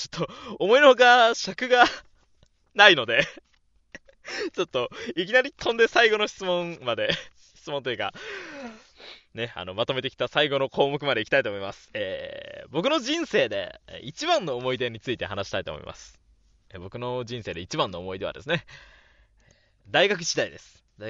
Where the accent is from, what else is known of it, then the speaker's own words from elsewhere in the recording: Osaka, Japan; 出身地はですね、大阪です。これは、生まれも育ちも大阪、なのでね、まあ、コテコテではないんですけど、若干僕住んでるの、北の方というか、京都寄りなのでね、ちょっとコテコテという感じじゃないんですけども。